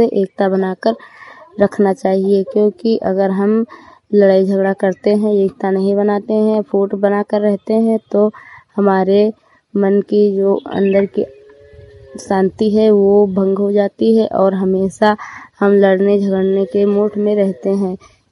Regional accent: Hariharpur, Uttar Pradesh, India; मैं हरिहरपुर जिला श्रावस्ती की रहने वाली हूँ।

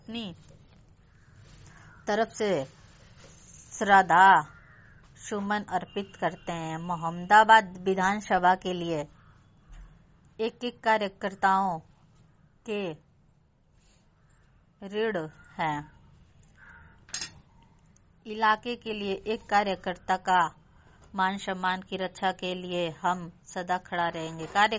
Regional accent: Ghazipur, Uttar Pradesh, India; Post मर्दा जिला गाजीपुर की रहने वाली हूँ।

